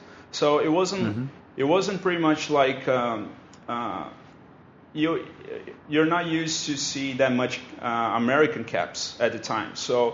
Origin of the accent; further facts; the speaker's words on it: Brazil; I'm from Brazil.